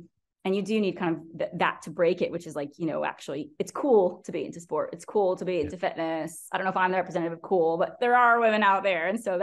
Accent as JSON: {"language": "English", "town": "Miami", "region": "Florida", "country": "United States", "said": "I'm from Miami. I don't know why you're telling me this. I grew up like water skiing and out on the beaches"}